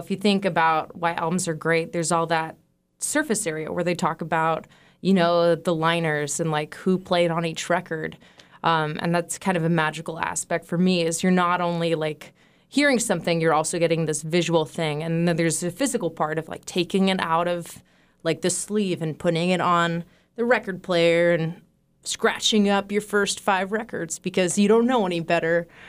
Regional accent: Juneau, Alaska, United States; I grew up here in Juneau and actually went to the used record sale as a teenager.

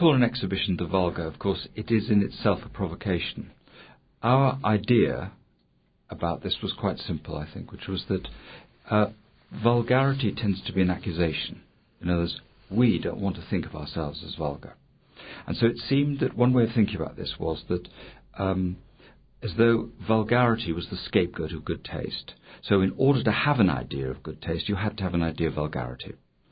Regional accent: England, United Kingdom; at least in my case, being English

